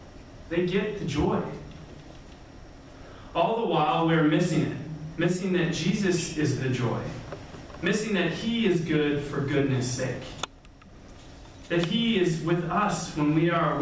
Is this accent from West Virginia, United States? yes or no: no; Colorado, United States; I'm from Colorado, so every year, my wife and I and our kids, we travel back to Colorado to be with my family.